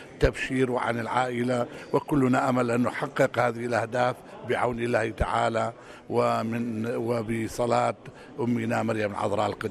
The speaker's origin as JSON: {"language": "Arabic", "country": "Iraq", "said": "وأنا كمطران من العراق"}